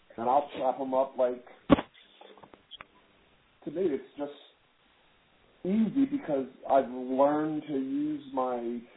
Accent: New Jersey, United States; I'm from New Jersey.

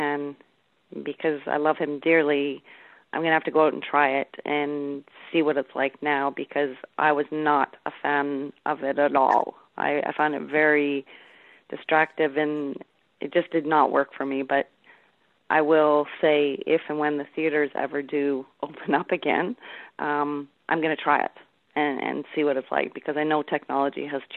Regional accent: Winnipeg, Manitoba, Canada; some of you know that I'm from Winnipeg, Canada, Winnipeg, Manitoba, Canada, which is just in the middle

